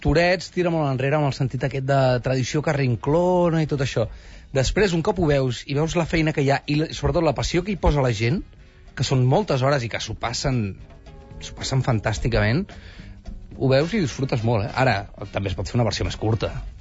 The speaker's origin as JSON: {"language": "Catalan", "town": "Barcelona", "region": "Catalonia", "country": "Spain", "said": "i aquí a Barcelona, i jo que sóc molt de Barcelona i era de l'Eixample, que hi havia molt poca vida de barri"}